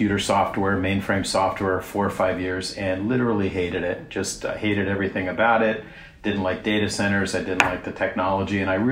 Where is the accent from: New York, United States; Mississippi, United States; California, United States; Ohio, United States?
California, United States; Los Angeles; I'm from Los Angeles, Southern California.